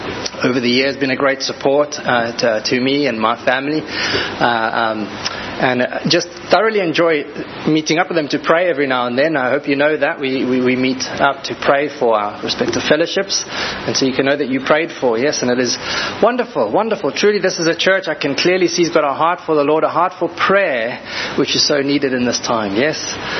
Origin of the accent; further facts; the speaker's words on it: South Africa; everywhere I go as a South African, I get asked the question